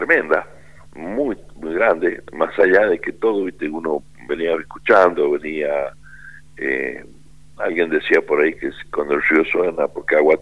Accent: Argentina; porque somos todos argentinos

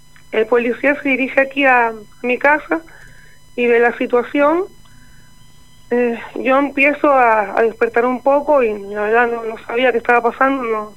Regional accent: Spain; moved away as an adult; now in Chucuma, Argentina; Yo soy española, pero vivo aquí hace 4 años.

